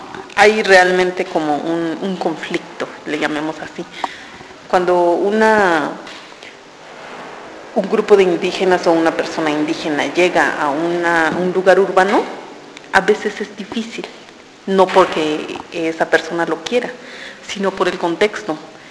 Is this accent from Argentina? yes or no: no; San Cristóbal de las Casas, Chiapas, Mexico; Nací en San Cristóbal de las Casas, mis padres son del pueblo de Huistán. Y pues bueno, toda mi vida ha sido aquí en San Cristóbal de las Casas.